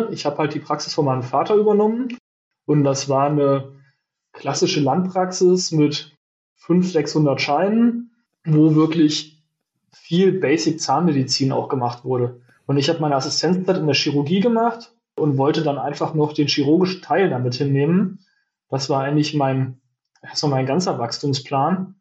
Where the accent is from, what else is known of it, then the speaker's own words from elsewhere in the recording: Kassel, Hesse, Germany; Das ist auch mein erster Podcast. Ich komme aus Kassel, beziehungsweise vom Vorort von Kassel.